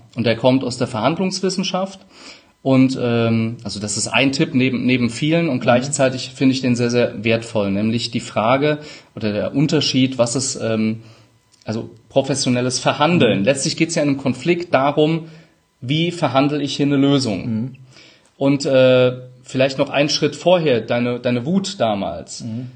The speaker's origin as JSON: {"language": "German", "region": "Rhineland-Palatinate", "country": "Germany", "said": "Brechstange, ich bin Pfälzer, manchmal SCH statt CH."}